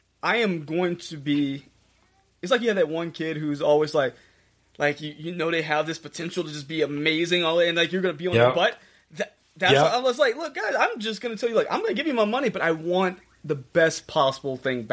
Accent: Beaumont, Texas, United States; I grew up in a small town in Texas. I didn't grow up in Houston. I grew up in Beaumont, which is about 80 miles.

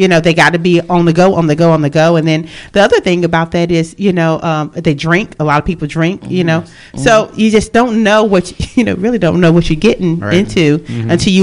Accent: the South, United States; I'm from the South.

